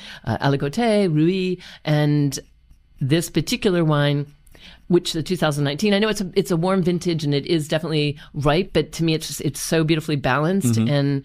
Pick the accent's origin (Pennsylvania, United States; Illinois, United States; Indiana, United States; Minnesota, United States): Indiana, United States; South Bend; Well, I was born in South Bend, Indiana.